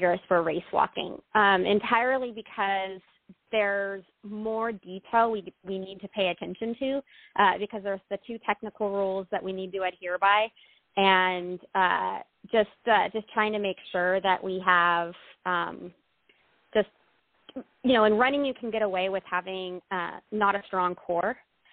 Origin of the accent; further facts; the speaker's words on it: Vacaville, California, United States; I grew up in Vacaville area.